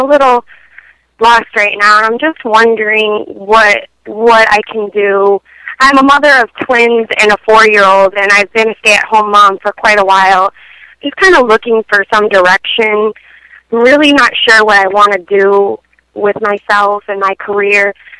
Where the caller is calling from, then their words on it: Florida, United States; Sorry, I'm from Florida.